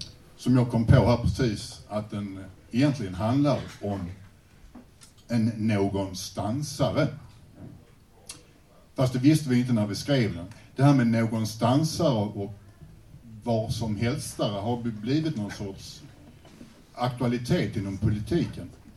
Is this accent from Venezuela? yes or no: no; Staffanstorp, Skåne, Sweden; Vi kommer alltså från Staffanstorp